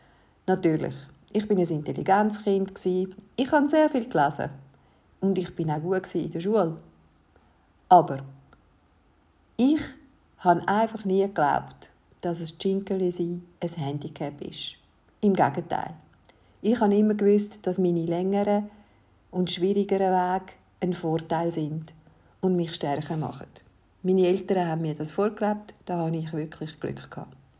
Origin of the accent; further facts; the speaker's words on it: Zurich, Switzerland; born there; first language Neapolitan; German is a second language; Ich bin Jahrgang 1963. Ich bin geboren in Zürich und meine Muttersprache ist napoletanischer Dialekt.